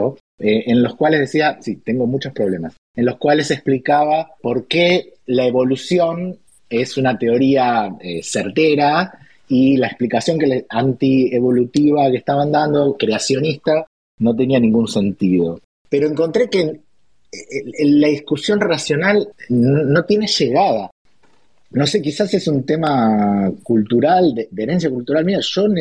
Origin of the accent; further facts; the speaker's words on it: Argentina; yo soy argentino, soy judío